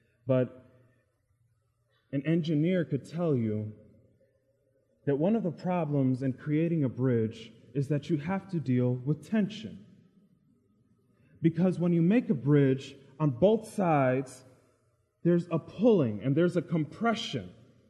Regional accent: Brooklyn, New York, United States; born there; he was born in Brooklyn, as was I.

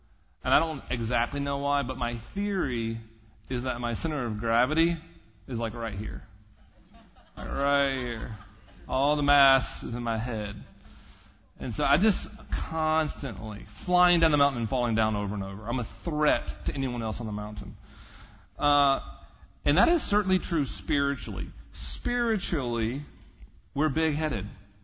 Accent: the South, United States; And I'm from the South, where hyperbole is the norm.

